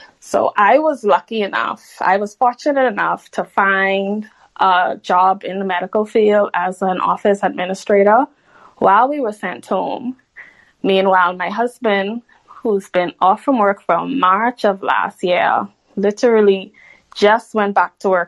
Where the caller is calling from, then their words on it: Bahamas; Sorry, I'm calling in from the Bahamas.